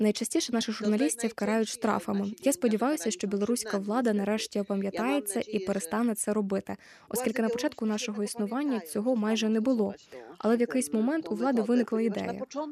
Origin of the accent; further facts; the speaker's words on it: Poland; Ukrainian is a second language; Я полька. Я не вдаю із себе білоруська.